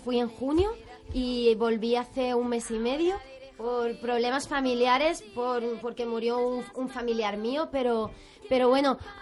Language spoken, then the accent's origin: Spanish; Algeciras, Andalusia, Spain; Vamos a grabar un cortometraje que será en Algeciras, que es donde yo nací, es mi tierra, ¿no? Porque sí, que es mi tierra, o sea, no puedo decir otra cosa.